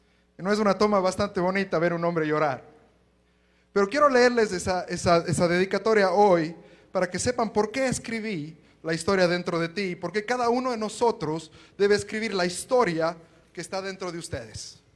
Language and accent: Spanish; Ecuador; now in United States; tratando de descifrar de dónde soy. Porque es un acento que algunos dicen quizás argentino, mexicano, por ahí algo. Pero en verdad soy ecuatoriano. Vivo ya en Estados Unidos por 10 años